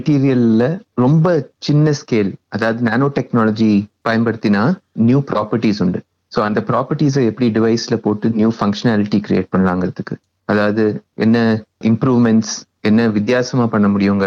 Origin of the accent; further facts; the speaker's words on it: Tiruchirappalli, Tamil Nadu, India; also born or lived in Chennai / Coimbatore; நான் சென்னை அல்லது மெட்ராஸ்ல பிறந்தேன். வளர்ந்தது எல்லாம் தமிழ்நாடுல திருச்சியில. காலேஜ் வந்து கோயம்புத்தூர்ல படித்தேன்.